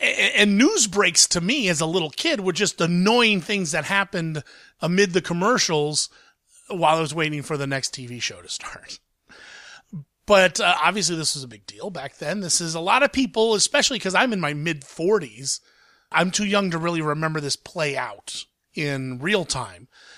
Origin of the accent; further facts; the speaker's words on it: Columbus, Ohio, United States; even in my hometown of Columbus, Ohio, usually if there's a movie that's going to be opening early, everything, they get early screenings.